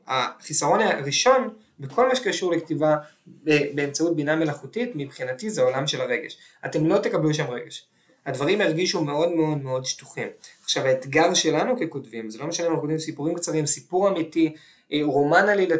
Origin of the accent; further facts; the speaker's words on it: Tel Aviv, Tel Aviv District, Israel; אני גדלתי בתל אביב לפני 25 שנה